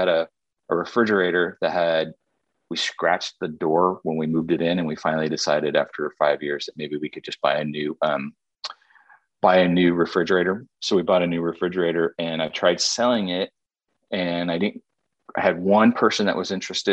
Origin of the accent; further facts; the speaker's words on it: San Francisco, California, United States; Actually, I in San Francisco, growing up in San Francisco, we are constantly remodeling our apartments.